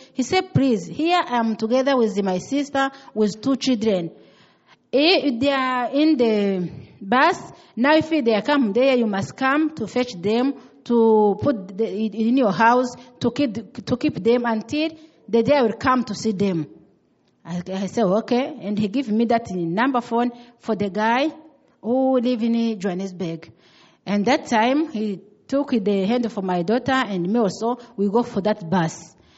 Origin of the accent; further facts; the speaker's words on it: Rwanda; English is a second language; I said, yeah, we are come from Rwanda. And he greeted us for our language.